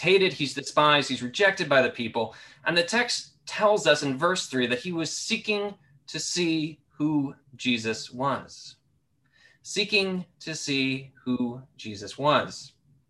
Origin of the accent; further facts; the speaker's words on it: United States; And I'm American, so my references might be a bit more American than Canadian.